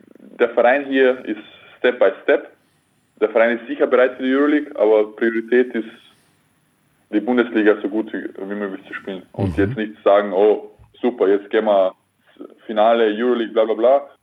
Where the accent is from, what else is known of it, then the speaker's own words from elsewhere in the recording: Klagenfurt, Carinthia, Austria; Bei uns in Klagenfurt ist Fasching lustiger.